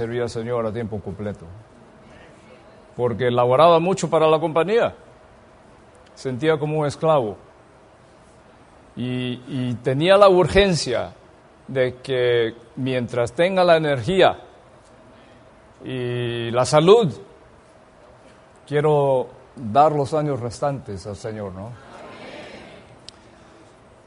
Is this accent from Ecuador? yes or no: no; Peru; also born or lived in Taiwan; Nací en Taiwán. Pero me crié en Perú. Y es por eso que hablo español.